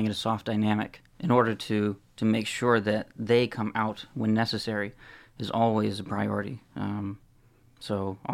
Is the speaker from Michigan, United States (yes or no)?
yes; Howell, Michigan, United States; I'm from Michigan, primarily. Or actually, I've been in Michigan my whole life. I've lived in Howell, Michigan for a number of years, all the way from being born until high school.